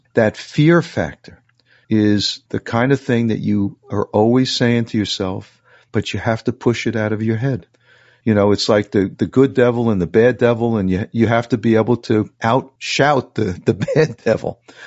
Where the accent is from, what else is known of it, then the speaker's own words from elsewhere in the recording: New York City, New York, United States; I grew up in New York City, in the suburbs, Queens, New York, real middle class kind of lifestyle.